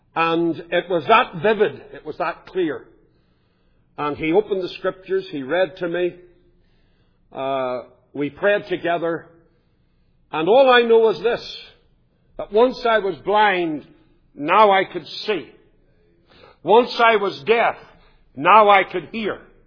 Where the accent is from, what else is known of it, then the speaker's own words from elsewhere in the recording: Belfast, Northern Ireland, United Kingdom; I grew up in East Belfast under the shadow of the shipyard